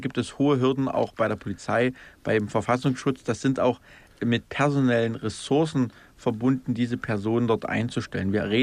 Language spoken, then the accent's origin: German; Germany; bin 2 Jahre später geboren in der ehemaligen DDR und ich kenne durch meine Eltern und auch durch meine Heimatstadt, weiß ich, was Unrechtsstaat bedeutet